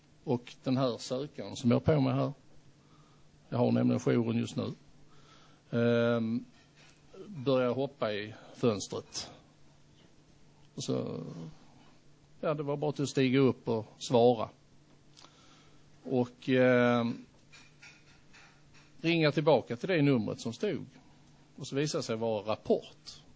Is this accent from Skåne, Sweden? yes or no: no; Kiruna, Norrbotten County, Sweden; Jag är från Kiruna som alla hör. Jag brukar få frågan, är du från Skåne? Nej, så. Definitivt inte. Jag har bott här uppe sedan 1987 faktiskt och behållit den sköna dialekten.